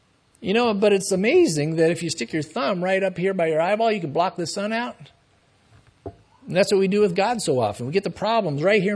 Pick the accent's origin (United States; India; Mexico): United States; San Diego, California; I saw that, you know, a few times over the years growing up in San Diego, go out surfing, you'd see that sign.